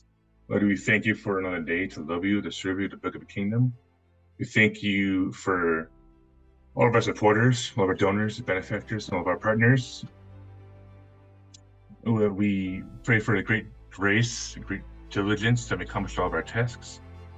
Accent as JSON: {"language": "English", "region": "Michigan", "country": "United States", "said": "Maybe I kind of like Wolverine as a kid, you know, kind of like maybe because I'm from Michigan and there was like a parallel of like I kind of subconsciously associate with Michigan Wolverines."}